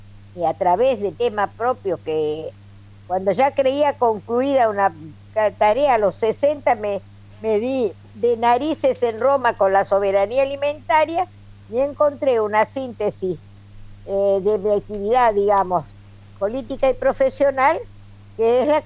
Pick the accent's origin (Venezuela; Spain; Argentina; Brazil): Argentina; Añatuya, Santiago del Estero; now in Buenos Aires, Argentina; Vine a Buenos Aires desde el interior, yo soy santiagueña de base, vengo de Añatuya, y vine a estudiar medicina a Buenos Aires.